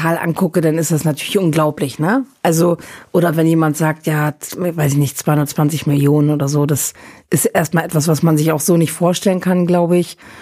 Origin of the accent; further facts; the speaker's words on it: Northern Germany, Germany; Ja, und dann bin ich in Norddeutschland aufgewachsen.